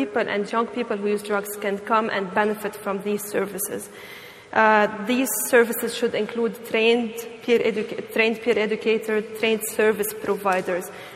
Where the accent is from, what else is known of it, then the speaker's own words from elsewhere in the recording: Lebanon; English is a second language; I was raised in Lebanon, and I worked on drug prevention for a long, long while.